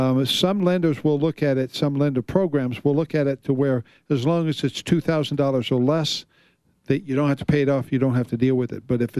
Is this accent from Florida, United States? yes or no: yes; Florida, United States; and I grew up in Florida